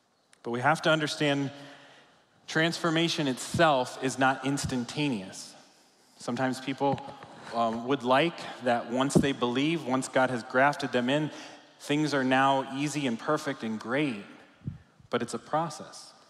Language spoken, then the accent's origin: English; Florida, United States; also born or lived in Virginia / Michigan; now in Texas, United States; I was born and raised in Florida, spent a long time in Virginia going to school, spent a longer time in Michigan. Don't have any context to what Texas is